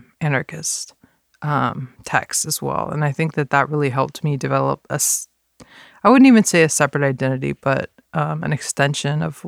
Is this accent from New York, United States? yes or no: no; Texas, United States; You know, so where I grew up in the Panhandle, it's very rural. It's very isolated in a lot of ways to the outside.